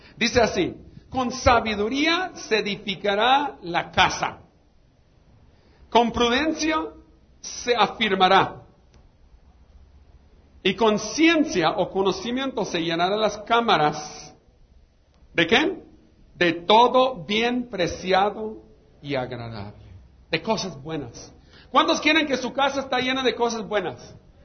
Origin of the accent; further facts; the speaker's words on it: United States; now in Mexico; culpa que me criaron en el otro lado, porque mis padres me tuvieron allá. No es mi culpa, ¿no? Ya soy mexicano